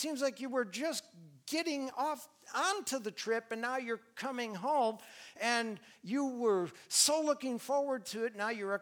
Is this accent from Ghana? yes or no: no; Milwaukee, Wisconsin, United States; I grew up in Milwaukee. Well, just north of Milwaukee.